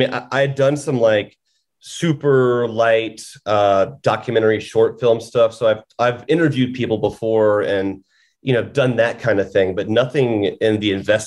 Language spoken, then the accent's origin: English; Georgia, United States; I found a case of a missing woman named Tara Grinstead from my home state of Georgia in the small town of Ocilla.